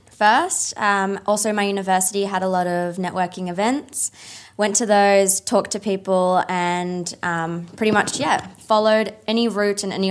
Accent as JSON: {"language": "English", "country": "Australia", "said": "I'm from Australia"}